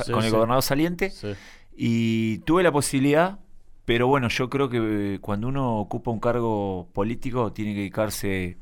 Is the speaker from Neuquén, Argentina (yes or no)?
yes; Neuquén, Argentina; soy muy neuquino